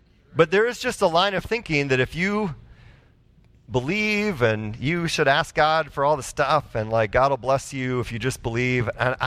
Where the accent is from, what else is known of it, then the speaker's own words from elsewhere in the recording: Wisconsin, United States; So, for me, growing up, I grew up north in Wisconsin. Half my friends up there were Catholic.